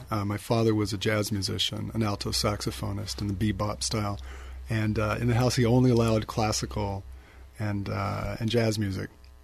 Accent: California, United States; now in Ashland, United States; And then when I moved to Ashland, that's when I started playing flamenco. Interestingly enough, I came from the Bay Area. There was a huge scene there, but no scene here.

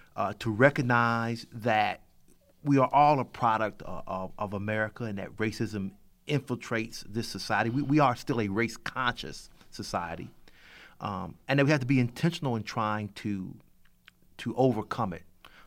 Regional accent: Lexington, Kentucky, United States; also born or lived in Chicago; I can't say I'm a native because I was born in Chicago, but I'm definitely a Kentuckian. I grew up in Lexington since I was a teenager, and both my parents are Kentuckians.

